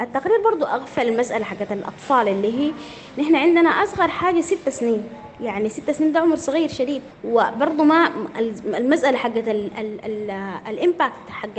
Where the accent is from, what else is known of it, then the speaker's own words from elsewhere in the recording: Sudan; نحن المجتمع المدني عندنا في السودان ضعيف جدا